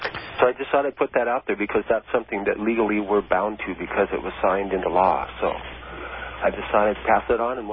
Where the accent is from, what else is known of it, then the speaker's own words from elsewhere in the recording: Skamania, Washington, United States; Up in Skamania, Washington.